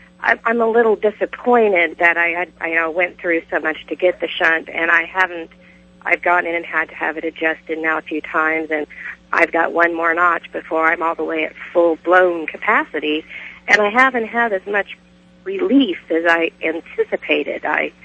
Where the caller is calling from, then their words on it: Kansas, United States; I am calling from Kansas, actually